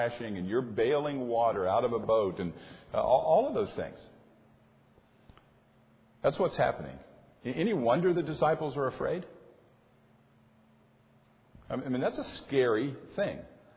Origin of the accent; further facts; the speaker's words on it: Florida, United States; Growing up in Florida, been there, done that. Spent enough of my life on a boat in Florida